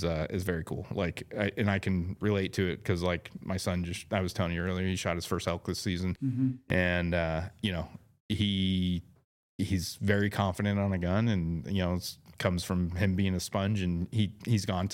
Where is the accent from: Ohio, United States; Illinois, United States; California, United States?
California, United States; San Diego; I grew up in East San Diego.